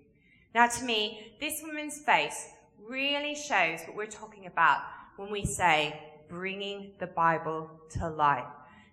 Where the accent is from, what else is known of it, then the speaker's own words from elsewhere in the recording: Kentucky, United States; moved away as an adult; now in England; So I'm originally from Kentucky, but have lived in England now for 17 years. So I do have a bit of a mix of an accent. And sometimes it really changes when I get excited.